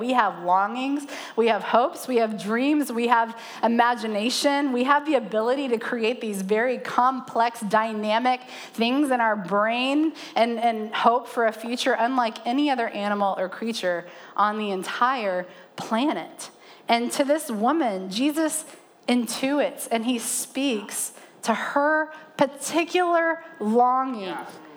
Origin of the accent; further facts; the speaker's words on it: the South, United States; I feel like I have to say it in a southern accent. I'm from the Bible Belt.